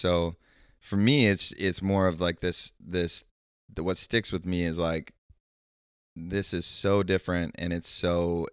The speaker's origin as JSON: {"language": "English", "town": "Owosso", "region": "Michigan", "country": "United States", "tie": "born or raised there", "said": "I grew up in Michigan, a little town called Owosso, right between Flint and Lansing."}